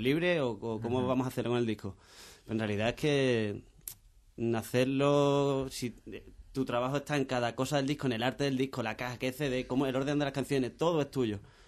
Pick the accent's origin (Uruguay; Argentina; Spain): Spain; Cádiz, Andalusia; Somos más de Cádiz, como tú sabes.